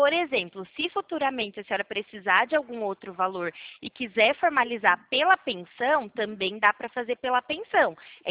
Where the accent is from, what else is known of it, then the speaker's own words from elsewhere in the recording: São Paulo, Brazil; Isso, daqui mesmo, de São Paulo.